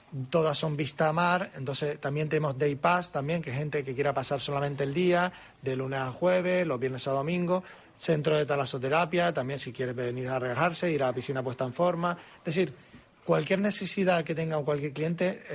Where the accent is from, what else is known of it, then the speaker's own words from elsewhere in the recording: Canary Islands, Spain; Yo soy canario